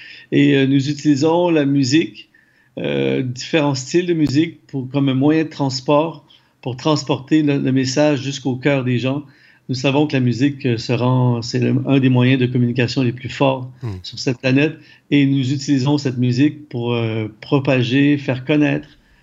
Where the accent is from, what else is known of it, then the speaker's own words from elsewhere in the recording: Canada; je suis Canadien